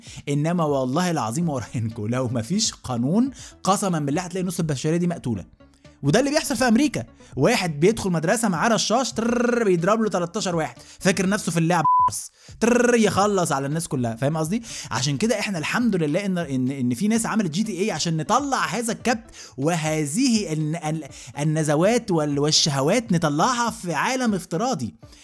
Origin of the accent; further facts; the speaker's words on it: Egypt; احنا كمصريين متربيين يعني غرست البقاء دي جوانا